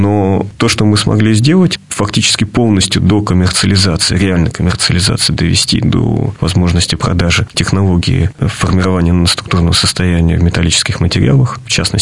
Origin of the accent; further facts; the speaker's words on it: Tomsk Oblast, Russia; born there; в город без названия, почтовый ящик номер 7, в котором я родился, это вот под Томском.